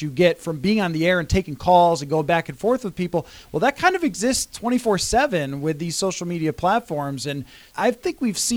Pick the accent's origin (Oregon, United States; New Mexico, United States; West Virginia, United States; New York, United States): New York, United States; Buffalo; Because I'm from Buffalo and we're more straightforward.